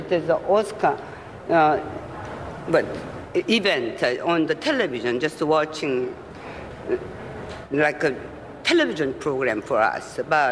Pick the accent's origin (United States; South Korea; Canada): South Korea; As you know, I'm from Korea, and actually